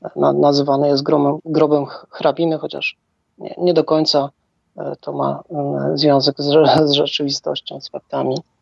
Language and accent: Polish; Poznań, Greater Poland Voivodeship, Poland; może nie moimi, bo ja pochodzę z Poznania